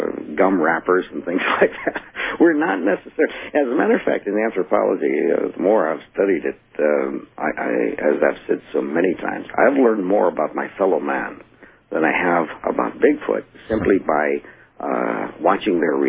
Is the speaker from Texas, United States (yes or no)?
no; Canton, Ohio, United States; And I'm a dumb kid from Ohio. I was from Canton, a steel town.